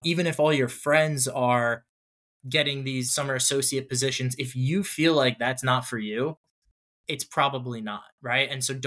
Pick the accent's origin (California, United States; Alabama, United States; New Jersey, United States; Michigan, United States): New Jersey, United States; also born or lived in New York; I come from New Jersey and New York.